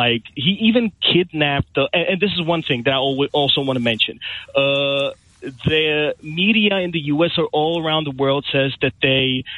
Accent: Philadelphia, Pennsylvania, United States; accent: Philadelphia; As you can hear from my accent, I'm from Philly, from Philadelphia, from the U.S.

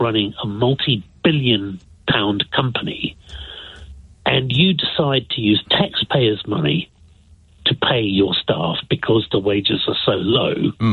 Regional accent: United Kingdom; I, as a British person, should be worried

